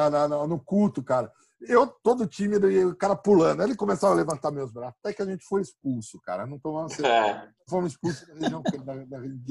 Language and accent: Portuguese; São Paulo, Brazil; porque é o bar da minha vizinhança onde eu fui criado em São Paulo, cara. No Cambuci.